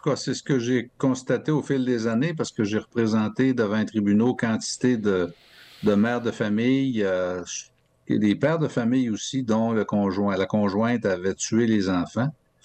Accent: Saint-Hyacinthe, Quebec, Canada; moi, je suis originaire de Saint-Hyacinthe, et à Saint-Hyacinthe, quand j'étais petit gars

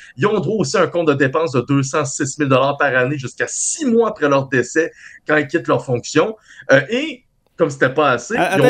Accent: Canada; parce que en tant que Canadien, on s'entend.

